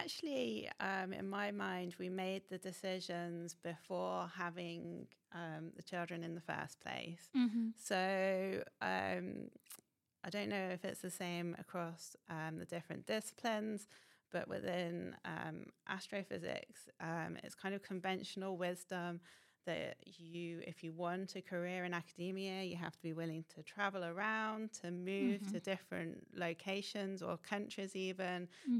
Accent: Coventry, West Midlands, United Kingdom; And so I moved to the University of Birmingham, which is much closer to my hometown, Coventry. I actually commuted from Coventry to Birmingham during my PhD.

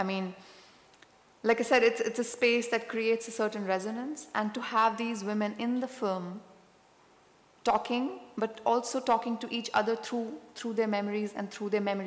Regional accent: Jammu and Kashmir, India; my own growing up in Kashmir.

